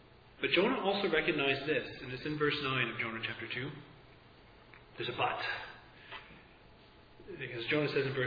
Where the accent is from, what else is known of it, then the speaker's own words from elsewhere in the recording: Canada; being Canadian. Canadians are very reserved, they're polite, I'm sorry.